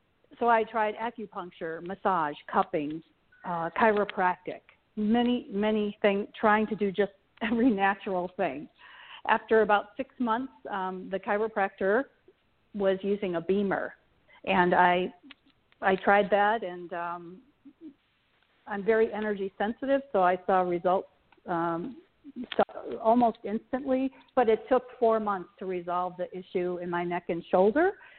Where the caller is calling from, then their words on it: Charlotte, North Carolina, United States; I'm calling from Charlotte.